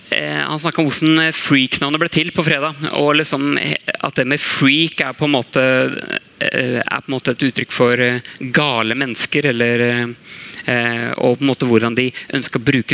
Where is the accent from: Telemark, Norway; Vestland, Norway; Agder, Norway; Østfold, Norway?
Østfold, Norway; Saltnes; Jeg kom jo fra Saltnes i Råde i Østfold. Sånn, Det jo... Ja, det ikke så mange som kanskje vet Saltnes, så må jeg si Østfold, ja. Så, en liten plass